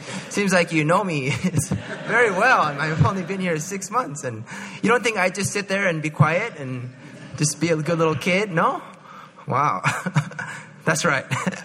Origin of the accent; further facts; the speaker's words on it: Palo Alto, California, United States; I mean, I grew up in Palo Alto, so it's a little bit longer, maybe 20, 30 minutes longer.